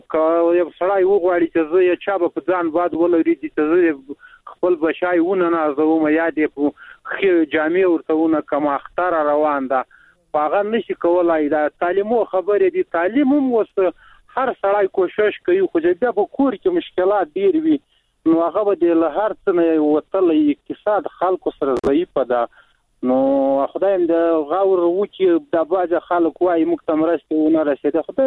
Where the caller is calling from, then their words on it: Logar, Afghanistan; لوگار ولایت نے مدس راڑی